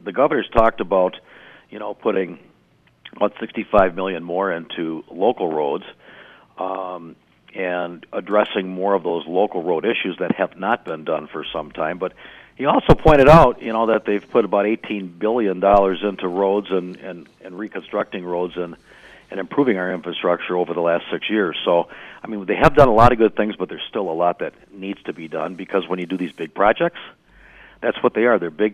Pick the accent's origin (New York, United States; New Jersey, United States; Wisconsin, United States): Wisconsin, United States; Racine; I'm proud that I come from Racine, and we got the best water in the country.